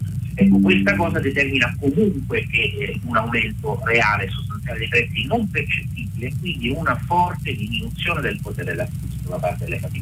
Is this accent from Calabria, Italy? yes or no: yes; Calabria, Italy; now in Rome, Italy; che sono calabrese, ma vivo a Roma